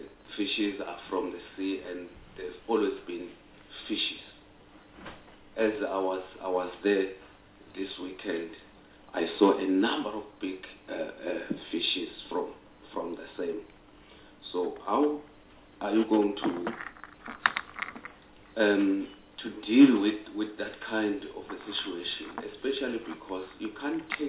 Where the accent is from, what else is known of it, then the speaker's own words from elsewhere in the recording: Kosi Bay, KwaZulu-Natal, South Africa; Specifically, I'm from Kosi Bay. There is traditional fishing that is going on that side.